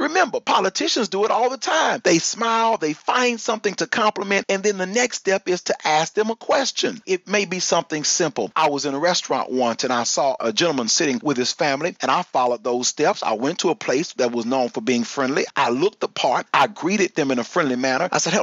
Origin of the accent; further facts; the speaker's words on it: Texas, United States; Again, I'm a Texan, and Texans by nature are friendly.